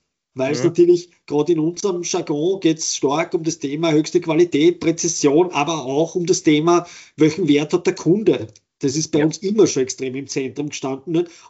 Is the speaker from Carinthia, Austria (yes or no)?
no; Vienna, Austria; born there; moved away as an adult; also born or lived in Salzburg; now in Styria, Austria; Also ich bin jetzt in der Steiermark zu Hause. Ich bin gebürtiger Wiener und habe irgendwann Ende der 90er Jahre mein Studium abgeschlossen und bin dann aus Wien weg